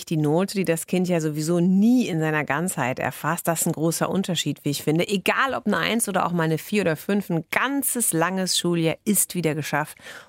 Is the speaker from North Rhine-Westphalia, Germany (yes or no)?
yes; Bochum, North Rhine-Westphalia, Germany; Also ich meine, ich komme da fast her aus Bochum.